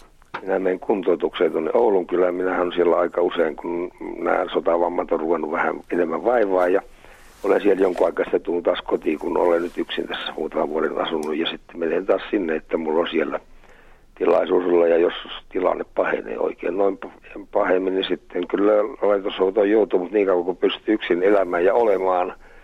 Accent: Suojärvi, Republic of Karelia, Russia; minä olin lapsuudessani Suojärvellä silloin, kun vedettiin laskiaista

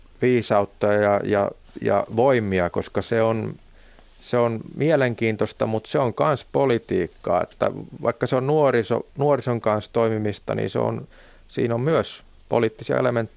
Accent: Ostrobothnia, Finland; hän on kaupungista ja minä taas olen Pohjanmaalta, että siinäkin on jo eronsa

